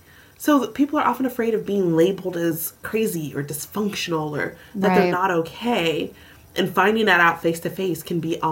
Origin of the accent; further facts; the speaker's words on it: the South, United States; So one, being a Southerner, as you are as well, and I'm also a Black person, right?